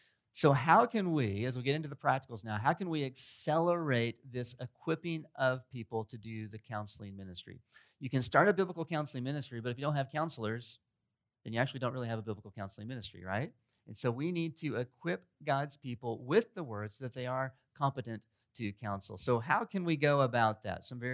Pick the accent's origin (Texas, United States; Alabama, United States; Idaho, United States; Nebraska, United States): Texas, United States; Glen Rose; And so I'm from Glen Rose, Texas. 25 or so miles up the road is Grace Bible Church.